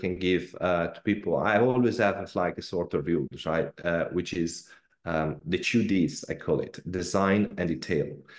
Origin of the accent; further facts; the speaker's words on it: Barcelona, Catalonia, Spain; English is a second language; moved away as an adult; now in London, United Kingdom; to London, where I moved that in 2015. And, you know, I came from Spain, Barcelona. I was working for FC Barcelona.